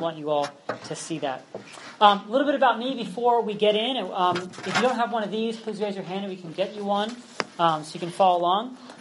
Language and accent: English; Pennsylvania, United States; That's my hometown, my alma mater.